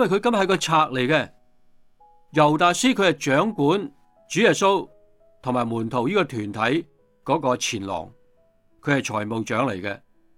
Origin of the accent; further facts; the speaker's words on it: China; 好似我哋中国人嘅财神咁样嘅。